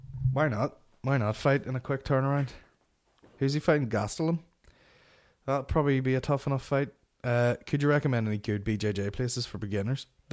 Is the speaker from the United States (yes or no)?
no; Philippines; That's not normal behavior. I'm Filipino.